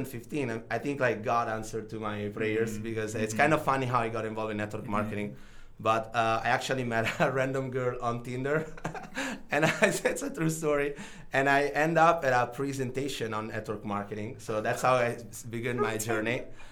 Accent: Rome, Lazio, Italy; English is a second language; moved away as an adult; now in United States; I was actually living in Italy. So I was born and raised in Rome, and I moved to United States in 2012.

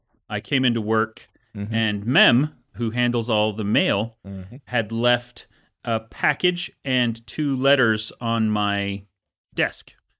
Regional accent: Salt Lake City, Utah, United States; and we lived in Kearns for a while. When I was 3 years old, my parents moved to Sugar House.

